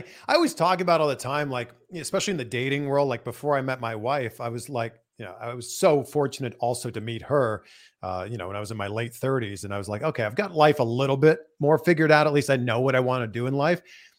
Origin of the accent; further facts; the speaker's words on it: Pickering, Ontario, Canada; Yep, Pickering.